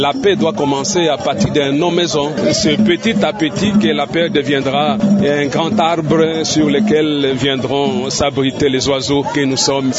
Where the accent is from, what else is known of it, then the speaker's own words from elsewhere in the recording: DR Congo; Et comme dit notre hymne national … nous sommes des Congolais. Nous ne sommes pas des Congolais chinois, bazar, nous sommes des Congolais, nous devons nous mettre debout.